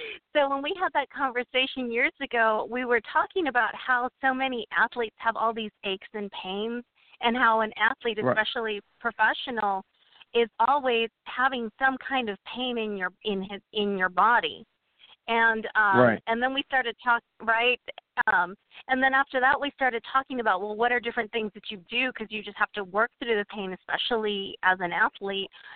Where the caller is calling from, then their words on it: Houston, Texas, United States; I'm calling in from Houston.